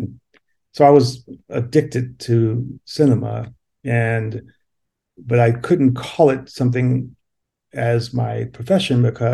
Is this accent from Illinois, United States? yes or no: yes; Chicago, Illinois, United States; moved away as an adult; now in Los Angeles, United States; I'm originally from Chicago. I arrived here in the 90s. I had a whole different sort of career in Chicago.